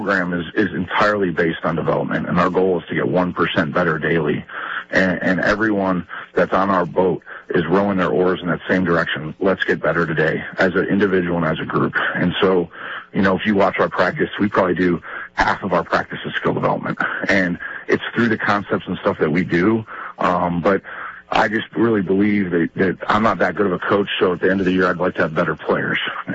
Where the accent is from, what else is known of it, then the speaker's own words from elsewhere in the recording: Ireland; St. Patrick's Day, I'm Irish, man.